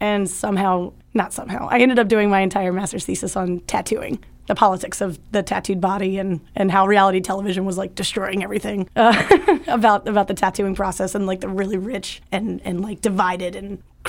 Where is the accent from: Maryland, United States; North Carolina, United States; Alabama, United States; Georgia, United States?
Maryland, United States; Edgewater; now in Baltimore, United States; I am from Edgewater, Maryland, so in Anne Arundel County.